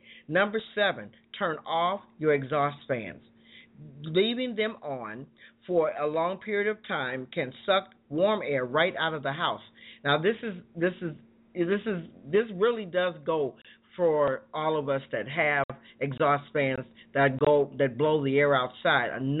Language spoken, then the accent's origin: English; Chicago, Illinois, United States; Growing up in the Windy City, one becomes very familiar with the cold blowing winds of Chicago.